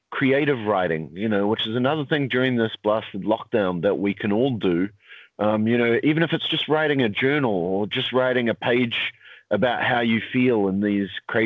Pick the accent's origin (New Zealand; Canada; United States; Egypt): New Zealand; Christchurch, Canterbury; Yeah, I grew up in Christchurch, and I was a little bit of a black sheep in our family, I think.